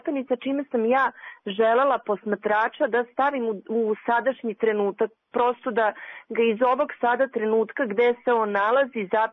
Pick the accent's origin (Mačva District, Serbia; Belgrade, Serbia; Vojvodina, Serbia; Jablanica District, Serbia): Belgrade, Serbia; New Belgrade; Odrasla sam u Novobeogradskom bloku, okružena istovetnim zgradama